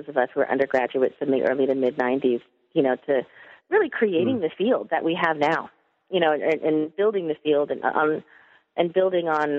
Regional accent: Stockton, California, United States; I was born and raised in Stockton. I am a third-generation Diné. My maternal grandfather and my paternal grandfather, they both came from the same small town, Numancha, in Aklan Province in the Visayas

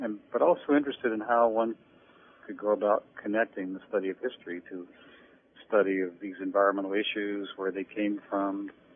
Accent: Great Plains, United States; I think growing up on the Great Plains leaves one with a powerful sense of the environment, the land, climate, sky

